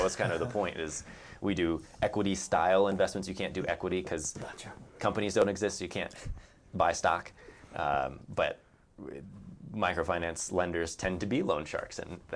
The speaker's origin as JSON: {"language": "English", "town": "Colorado Springs", "region": "Colorado", "country": "United States", "tie": "born or raised there", "said": "I grew up here in Colorado Springs. I left for school. I studied a lot overseas"}